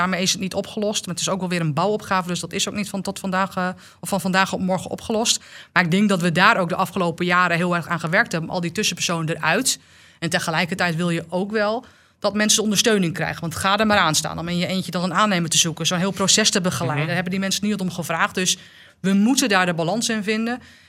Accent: Groningen, Netherlands; ik kwam natuurlijk uit Groningen, dus dat dossier... dat hoorde ik natuurlijk vaak voorbij komen.

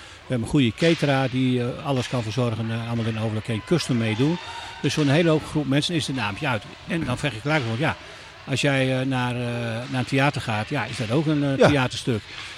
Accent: Netherlands; En we willen soms als Nederlanders, harde werkers, willen altijd heel hard werk, maar je moet die puck het werk laten doen.

